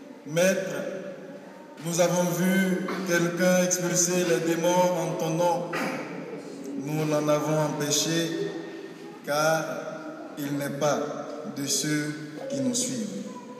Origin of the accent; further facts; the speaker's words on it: Côte d’Ivoire; Je suis heureux d'être de revenir parmi vous après quelques jours passés en Afrique chez moi, en Côte d'Ivoire.